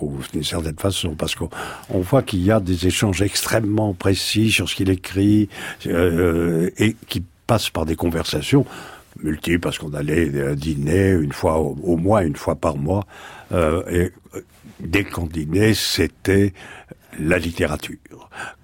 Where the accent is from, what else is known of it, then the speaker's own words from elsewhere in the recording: Bordeaux, Nouvelle-Aquitaine, France; Les Lumières, ça m'intéresse, voyez-vous, parce que je viens de Bordeaux